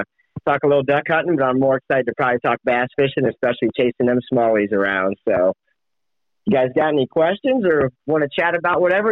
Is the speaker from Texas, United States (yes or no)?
no; Lewisville, Ohio, United States; I'm here from Lewisville, Ohio. We're just a small little farm town. The best way I could put it is right outside of Canton, Ohio, home of the Pro Football Hall of Fame.